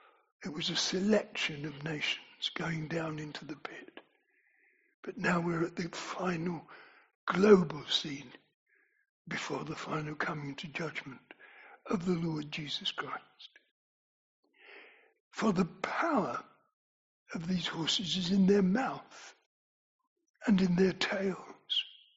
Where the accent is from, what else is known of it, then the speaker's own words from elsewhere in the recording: London, United Kingdom; the borough in which I was brought up in London had one murder in the 14 or 15 years I could remember.